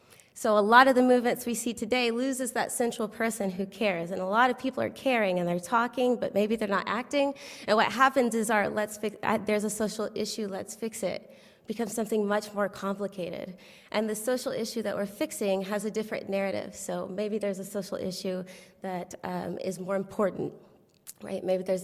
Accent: the South, United States; now in Indiana, United States; I'm new to Indiana, so bear with me a little bit. When I try to relate to the state, I'm from the South

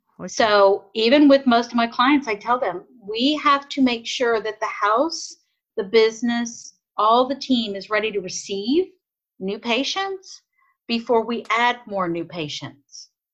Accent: Texas, United States; I'm from Texas.

